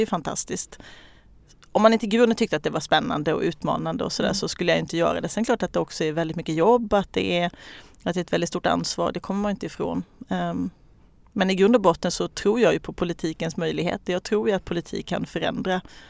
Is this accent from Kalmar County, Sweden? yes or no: yes; Kalmar, Kalmar County, Sweden; Nej, men jag bor i Kalmar där jag är född och uppvuxen. Bor tillsammans med min man och våra två barn och vår hund.